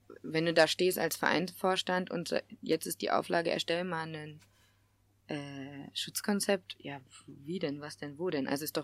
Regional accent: North Rhine-Westphalia, Germany; ich komme halt jetzt aus NRW, ne?

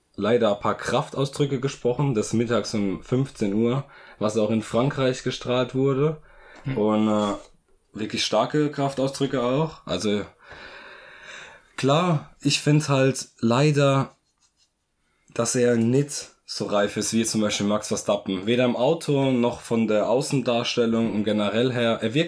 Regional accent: Germany; als Deutscher

